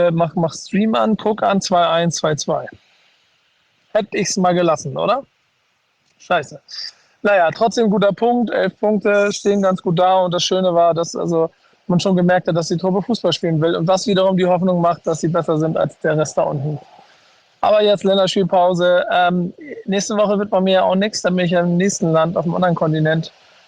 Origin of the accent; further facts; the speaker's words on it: Bremen, Germany; Ich freue mich da nicht nur als Bremer